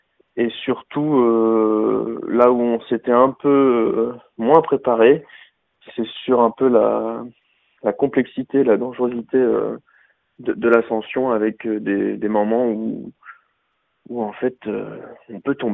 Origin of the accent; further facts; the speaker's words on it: Bourgogne-Franche-Comté, France; sachant qu'on est de Saône-et-Loire